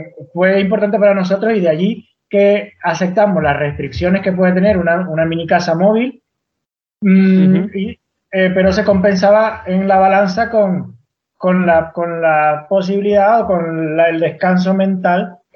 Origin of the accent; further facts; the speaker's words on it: Venezuela; moved away as an adult; now in Spain; yo soy de Venezuela, emigré aquí a España con 20 años y antes estuve en Estados Unidos también unos meses, pocos meses. He estado viviendo en islas, ¿no? En sitios no, en sitios insulares